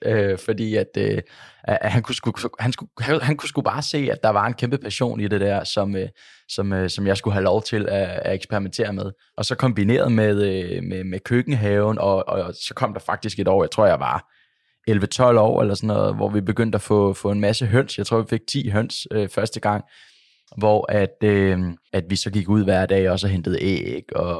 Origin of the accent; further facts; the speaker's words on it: Lyngby, Capital Region of Denmark, Denmark; der havde vi en stor have hjemme i mit barndomshjem i Lyngby